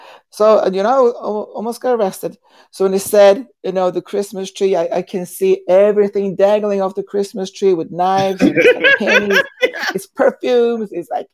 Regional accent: Sweden; I'm from Sweden, actually. I just can't fall asleep.

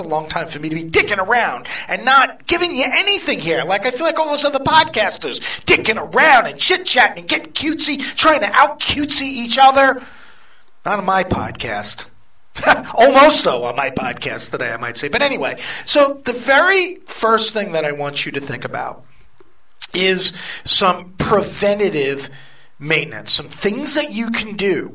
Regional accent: New York, United States; you guys can't tell by this accent that follows … around like a shadow, I'm from New York.

